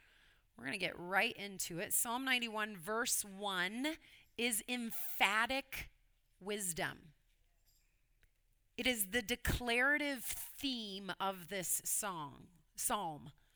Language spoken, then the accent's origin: English; Illinois, United States; also born or lived in Louisville, Kentucky; Now, growing up in Illinois, I always called sleepovers, sleepovers. It's just what you did.